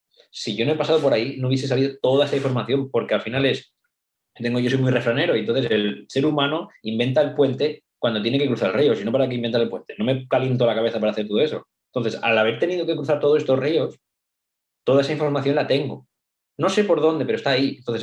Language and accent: Spanish; Spain; somos nosotros los españoles, que también somos más o menos del mismo perfil, negociantes hasta la última